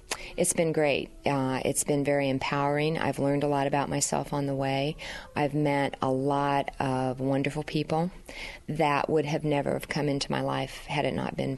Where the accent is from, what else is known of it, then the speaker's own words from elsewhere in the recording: Stewart, Iowa, United States; I am from Stewart, Iowa. I am proud to say that I was born and raised in Iowa, and I've lived in Iowa all my life.